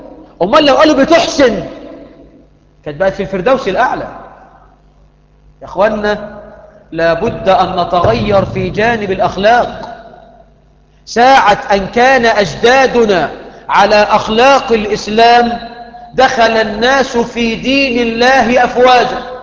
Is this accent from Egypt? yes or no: yes; Egypt; احنا عندنا في مصر يقول لك بلفت الزبون، بلفته كلفته.